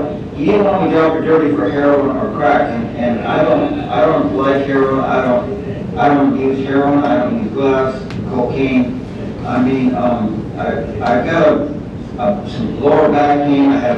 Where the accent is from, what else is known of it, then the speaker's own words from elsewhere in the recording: South Dakota, United States; I was born in South Dakota, grew up. I was the oldest boy.